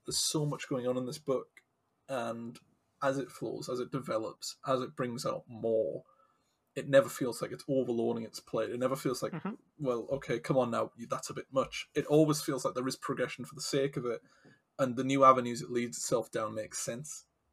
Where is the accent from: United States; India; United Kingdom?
United Kingdom; coming from the UK, you know, I'm not from Scotland, but I have visited a couple of times.